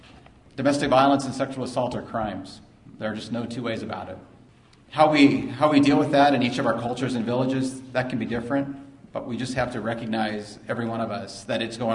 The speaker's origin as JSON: {"language": "English", "region": "Alaska", "country": "United States", "tie": "born or raised there", "said": "It's difficult for Alaskans that live in my hometown to understand what it's like to pick up a phone when you need help in your house"}